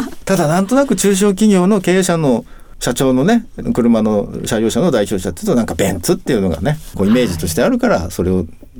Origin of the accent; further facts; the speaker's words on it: Sendai, Miyagi, Japan; それで編集担当さんに僕の地元の、まあ、仙台の方に来てもらって